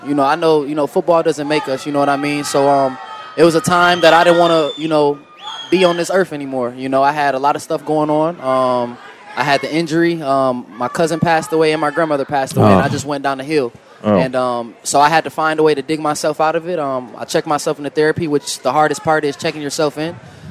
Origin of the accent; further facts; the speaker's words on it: Detroit, Michigan, United States; I'm from Detroit, so.